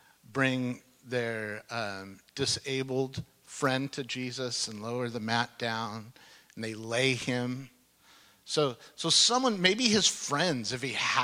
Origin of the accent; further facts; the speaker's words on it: Fullerton, California, United States; but I'm from Fullerton, Orange County, and I love my city.